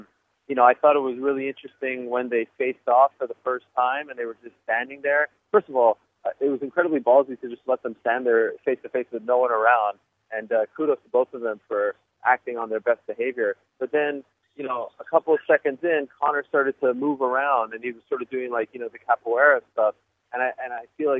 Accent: Canada; being in Canada, which is my home country, has reinvigorated me

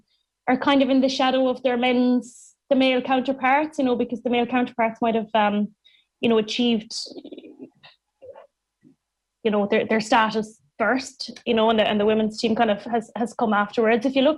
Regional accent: Ireland; as an Irish

